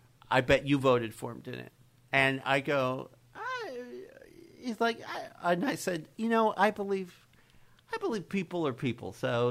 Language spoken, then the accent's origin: English; Utah, United States; I mentioned that I'm from Utah.